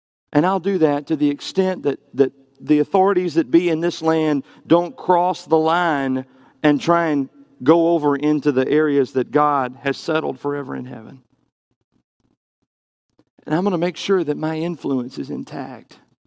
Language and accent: English; the South, United States; not just because that's the way I grew up, not just because I was raised in the South